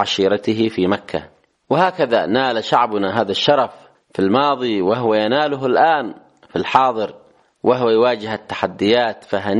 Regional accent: Yemen; بالنسبة لنا كيمنيين

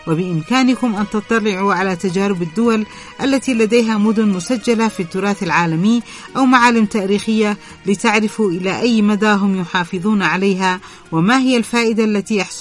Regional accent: Yemen; شيء مخجل ومعيب في حقنا كيمنيين

